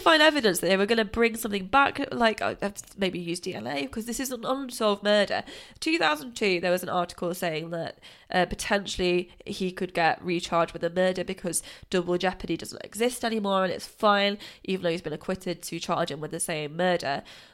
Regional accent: United Kingdom; I'm gonna stop drinking tea, which is very hard for me, being British.

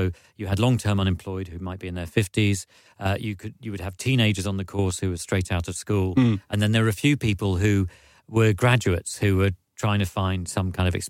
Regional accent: London, United Kingdom; I was originally from London, went to University of East Anglia in Norwich

